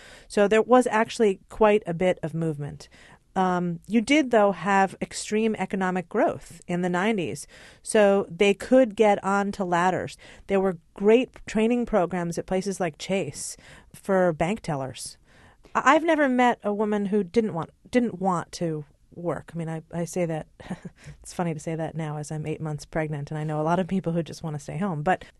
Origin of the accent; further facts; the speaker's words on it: Hartford, Connecticut, United States; I'm not a New York kid or socialite. I'm from Hartford, Connecticut. I don't have family here.